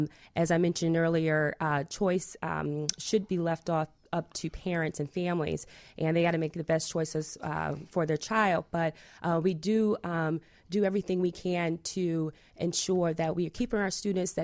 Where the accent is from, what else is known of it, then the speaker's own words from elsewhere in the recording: Durham, North Carolina, United States; I'm from North Carolina, actually. I grew up on in Durham, North Carolina, but my mom was a tobacco farmer.